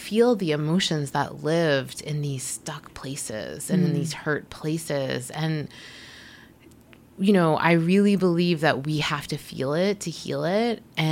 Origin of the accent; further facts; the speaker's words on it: Boston, Massachusetts, United States; because I grew up in Boston, and you know, it's such a privilege to have access to a city when you're young.